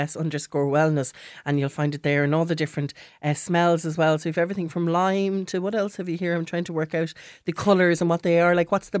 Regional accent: Leinster, Ireland; this time from my hometown or home area of North Wexford.

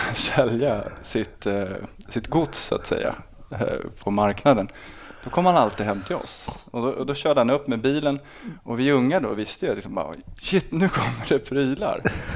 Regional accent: Botkyrka, Stockholm County, Sweden; Jag är uppvuxen i Botkyrka i Alby. Fram till jag var 12. Och sen en annan förort då, som heter Salen.

